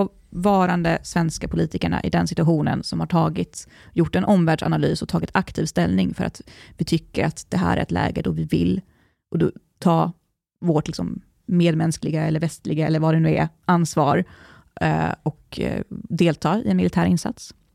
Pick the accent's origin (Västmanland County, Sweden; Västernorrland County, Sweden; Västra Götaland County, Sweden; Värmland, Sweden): Västmanland County, Sweden; Västerås; born there; Jag är född i Västerås.